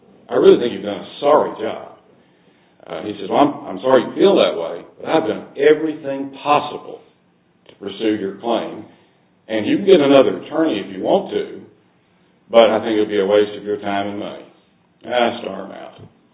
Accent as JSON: {"language": "English", "town": "San Antonio", "region": "Texas", "country": "United States", "said": "I'm from San Antonio, and I represent the appellant, USPTS Limited."}